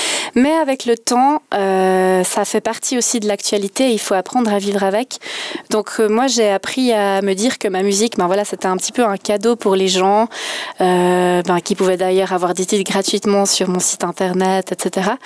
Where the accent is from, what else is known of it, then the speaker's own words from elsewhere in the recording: Combremont-le-Grand, Vaud, Switzerland; Je viens d'un petit village de la Broye vaudoise, Combremont-le-Grand.